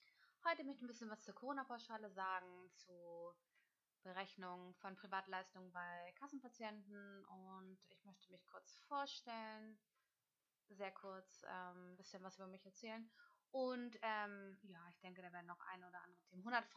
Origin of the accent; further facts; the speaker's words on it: Hamburg, Germany; born there; Ich bin Hamburgerin, gebürtige.